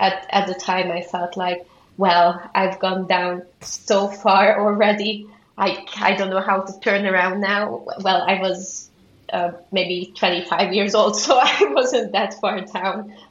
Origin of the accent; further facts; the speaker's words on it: Hungary; English is a second language; moved away as an adult; now in United Kingdom; I was born and raised in Hungary, and I moved abroad to England when I was 18 for university for my BA course. My family still lives in Hungary, but I was quite set on settling down in the UK.